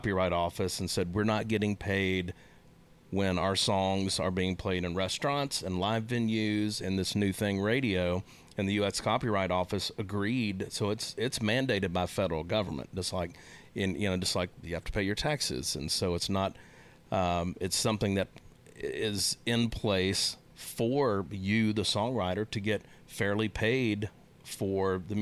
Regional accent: Texas, United States; moved away; also born or lived in Nashville; I grew up in Texas. I moved to Nashville to get in the music business, and I was there 27 years.

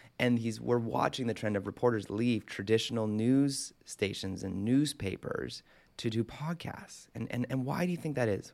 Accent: Canada; So if you remember, so growing up in Canada, we had there, you know

